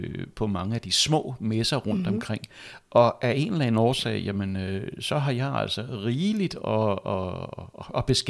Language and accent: Danish; Copenhagen, Capital Region of Denmark, Denmark; now in Næstved, Denmark; Oprindeligt er jeg københavner, jeg er ærkekøbenhavner, kommer fra Vesterbro, fra det mørke Vesterbro, og har selvfølgelig haft min ungdom, min skoledom, min lærdom derinde.